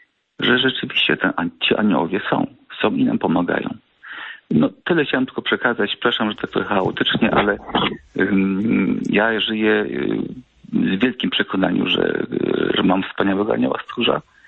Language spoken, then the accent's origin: Polish; Gdynia, Pomeranian Voivodeship, Poland; pochodzę z Gdyni